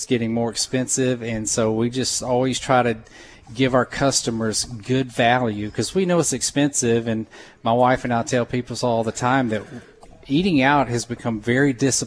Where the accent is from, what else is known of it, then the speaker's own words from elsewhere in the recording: Ellisville, Mississippi, United States; And we brought the business up here, and I'm from Ellisville. I'm from Jones County.